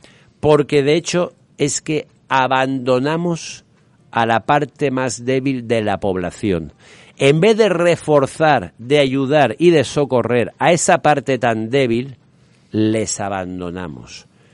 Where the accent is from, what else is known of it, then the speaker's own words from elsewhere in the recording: Spain; como español